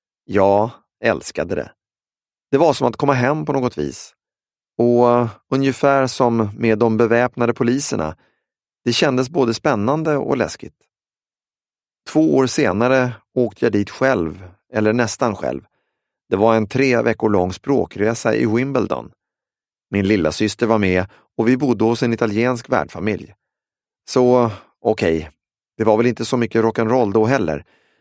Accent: Stockholm, Stockholm County, Sweden; I övrigt minns jag mest att allt var så otroligt mycket större än min hemstad Stockholm.

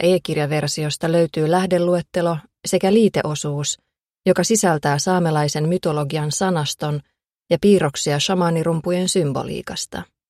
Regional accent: Pello, Lapland, Finland; Käytän mielelläni ilmaisua lappilainen, koska olen kotoisin Lapista, Pellosta, mutta en ole etnisesti saamelainen. Olen kuitenkin kasvanut saamelaisten perinteiden ja ajatusmaailman vaikutuspiirissä

